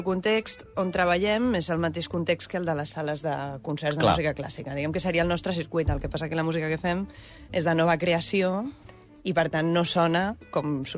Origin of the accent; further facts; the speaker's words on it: Barcelona, Catalonia, Spain; also born or lived in London; sóc compositora, sóc de Barcelona, vaig néixer el 1984